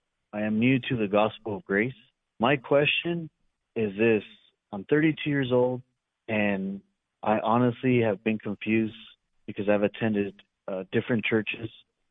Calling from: California, United States; I am calling from the California area.

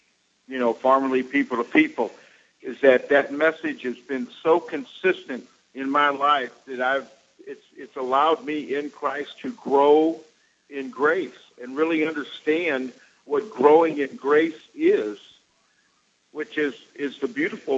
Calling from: Florida, United States; I'm calling from Justin, Florida.

